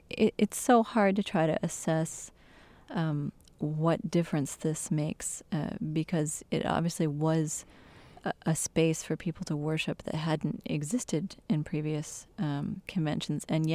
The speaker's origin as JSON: {"language": "English", "region": "Michigan", "country": "United States", "tie": "born or raised there", "said": "There are groups, you know, from my home state in Michigan, the western half of the state is very much full of conservative religious denominations"}